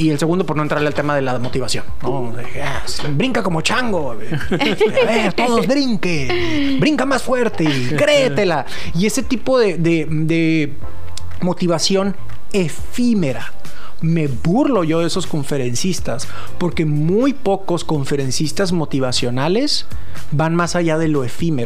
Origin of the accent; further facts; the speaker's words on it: Tijuana, Baja California, Mexico; born there; Soy tijuanense de nacimiento.